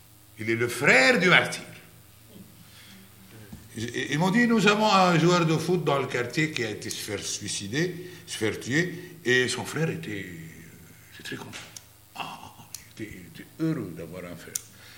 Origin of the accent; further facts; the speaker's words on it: Zgharta, North Governorate, Lebanon; moi, je suis de Zgharta, une ville chrétienne.